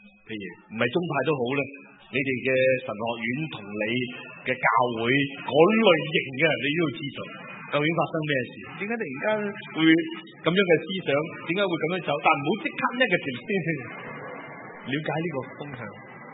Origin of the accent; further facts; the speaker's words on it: Chaozhou, Guangdong, China; 我系潮州人，我妈妈净系识揭阳、潮阳同埋汕头、汕下地方，因为我爸爸系揭阳人，我妈妈系潮阳人，